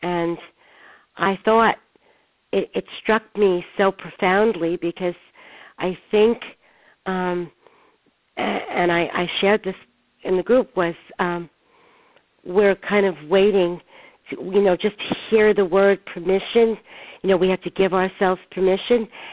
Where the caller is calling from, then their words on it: New York, United States; Hi, Claire. I'm calling from New York.